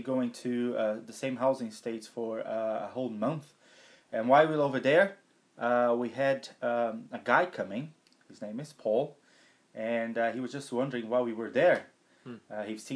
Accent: Brazil; now in Ireland; I'm from Brazil, and I've been with OM Ireland since 2003

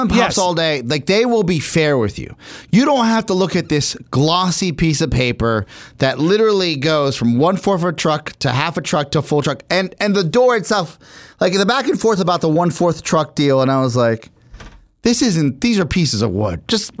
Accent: Bolivia; He goes, where are you from? And I said, Bolivia. And he goes, La Paz, Bolivia. And he goes, oh, boliviano.

